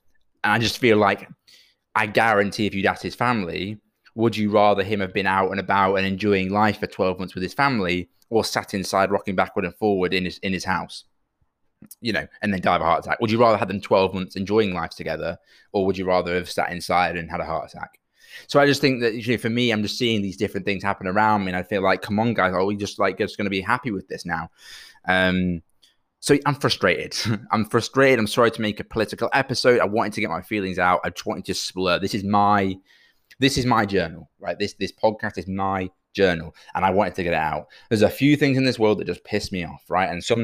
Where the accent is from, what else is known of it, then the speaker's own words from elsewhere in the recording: United Kingdom; And I feel like as the British public, we've really done well of kind of just continuing and cracking on with this.